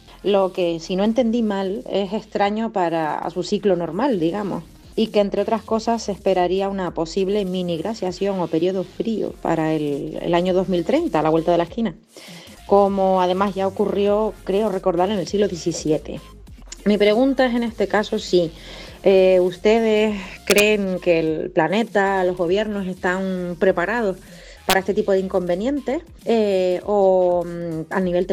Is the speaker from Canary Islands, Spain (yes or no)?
yes; Las Palmas de Gran Canaria, Canary Islands, Spain; now in Madrid, Spain; aunque soy canaria, de Las Palmas de Gran Canaria, les hablo desde esta maravillosa ciudad que me acoge, que es Madrid.